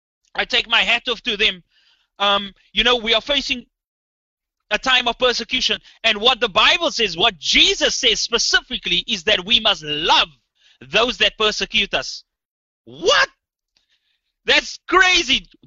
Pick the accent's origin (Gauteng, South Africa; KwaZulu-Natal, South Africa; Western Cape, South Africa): Western Cape, South Africa; Cape Town; me growing up in South Africa, in Cape Town, you know, I've always...